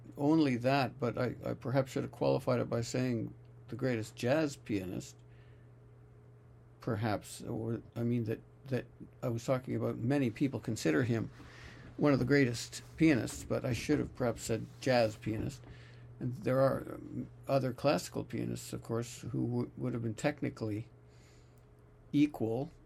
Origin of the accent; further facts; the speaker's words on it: Canada; because I'm Canadian